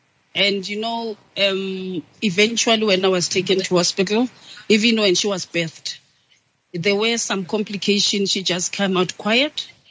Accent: Meadowlands, Gauteng, South Africa; also born or lived in Venda; A girl who grew in Meadowlands and in Venda.

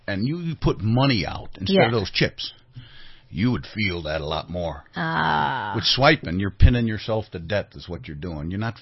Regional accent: Chicago, Illinois, United States; And I come from Illinois right now, which is broke, and Chicago specifically.

